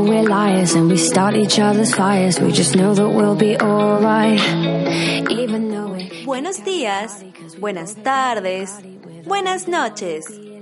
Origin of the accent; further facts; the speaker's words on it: Mexico; now in Germany; mi choque cultural fue que no es una tradición tan grande como la que se vive en mi país de origen. Pues para los mexicanos, el Día de Muertos nos enseña